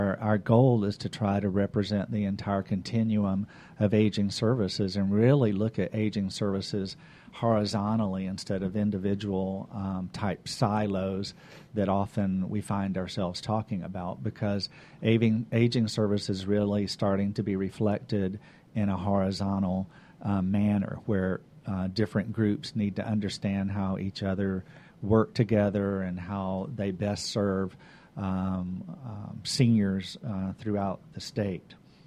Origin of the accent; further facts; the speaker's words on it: Huntsville, Alabama, United States; also born or lived in Panama City, Florida; Well, I was born in Panama City, Florida, raised in Huntsville, Alabama, have lots of various education.